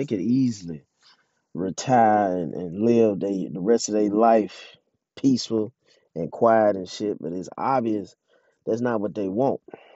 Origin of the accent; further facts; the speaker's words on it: Mississippi, United States; I haven't heard it in my home state of Mississippi